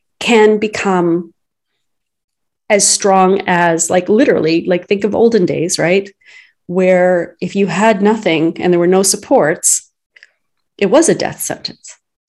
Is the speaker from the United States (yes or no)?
no; Canada; As a Canadian